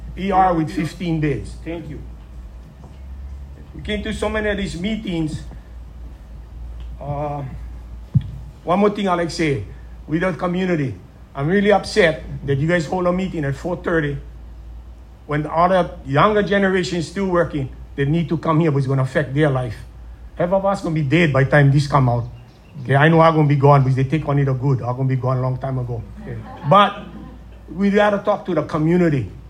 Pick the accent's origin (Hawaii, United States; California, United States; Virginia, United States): Hawaii, United States; Kauai; born and raised in Kauai. Been involved in the community from day one